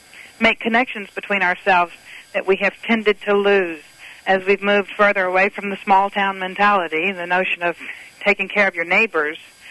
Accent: Mississippi, United States; hi, you know, I'm from Mississippi, and I made y'all some cookies

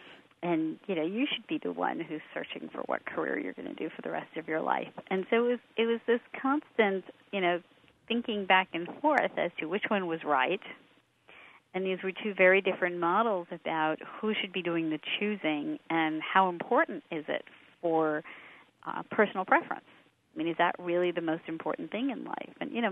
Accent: United States; because I was the daughter of Sikh parents, and I was growing up in the United States.

